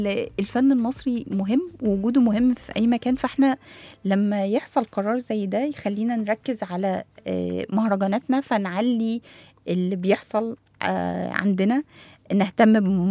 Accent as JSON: {"language": "Arabic", "country": "Egypt", "said": "ودي حاجه عشان نراجع نفسنا احنا بقى كمصر، كمصريين"}